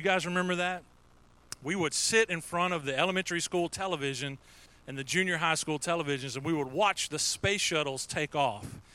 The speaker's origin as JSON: {"language": "English", "town": "Oakdale", "country": "United States", "said": "I'm from Oakdale and I can't do that."}